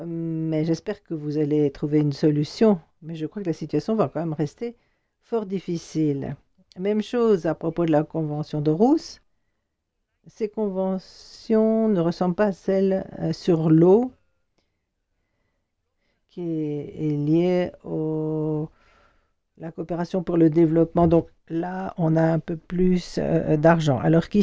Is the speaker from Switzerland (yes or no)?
yes; Switzerland; Et il y a des discussions à ce propos chez nous, en Suisse.